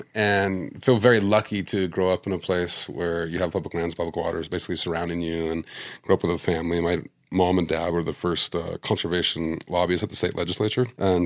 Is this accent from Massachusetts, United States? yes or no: no; Missoula, Montana, United States; growing up in Missoula, I got a wildlife biology degree at the University of Montana